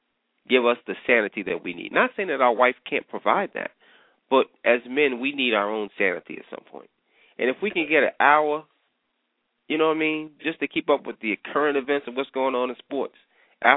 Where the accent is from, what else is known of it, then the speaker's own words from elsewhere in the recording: New York, United States; I grew up in New York.